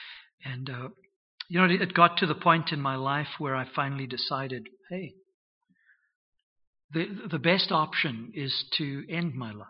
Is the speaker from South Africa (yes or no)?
yes; South Africa; born there; I was born in South Africa. I was not born into a situation where there was a lot of religious influence, certainly not Christian influence in my early life.